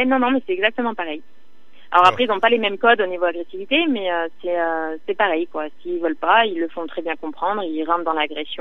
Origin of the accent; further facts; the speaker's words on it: France; nous, en tant que Français, on se prend la tête sur des choses tellement futiles